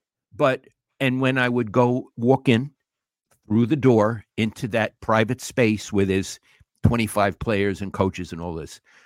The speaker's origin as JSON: {"language": "English", "region": "New York", "country": "United States", "said": "I am a New Yorker, and I'm very plain spoken"}